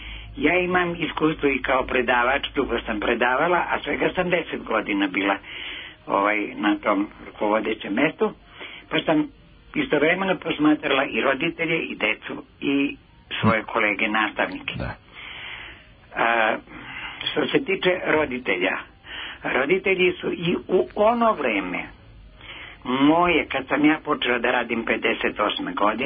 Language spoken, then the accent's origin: Serbian; Ruma, Vojvodina, Serbia; Iz Rume sam.